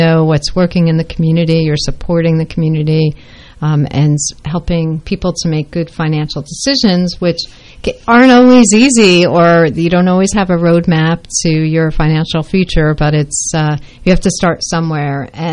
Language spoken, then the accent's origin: English; New Jersey, United States; because I grew up in North Jersey, so you go down to the shore.